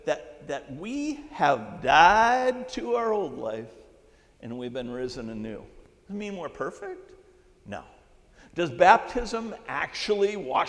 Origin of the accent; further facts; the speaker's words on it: Auburn, Maine, United States; I grew up in Auburn, the Androscoggin River.